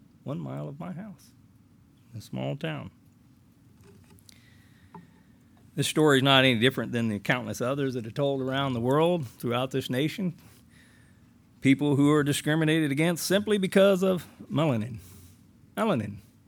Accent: the South, United States; I mean, growing up in the South, I grew up in an area that was very much racist.

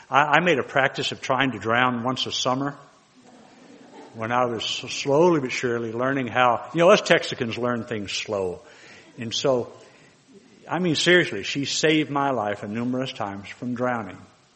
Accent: Texas, United States; I wasn't born and raised in the church. I'm a first-generation Christian, and born and raised in Texas.

